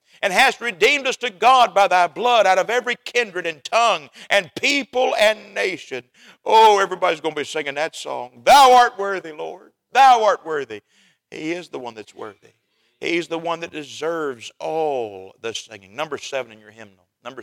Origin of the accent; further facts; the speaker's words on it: Southern US, United States; Can I tell y'all something? I'm from the South.